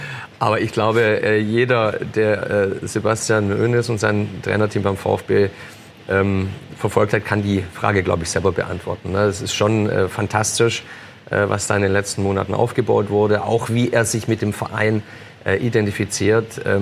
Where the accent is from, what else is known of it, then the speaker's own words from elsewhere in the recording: Baden-Württemberg, Germany; Aber ich bin ja Schwabe, deswegen kann ich es ganz gut einordnen.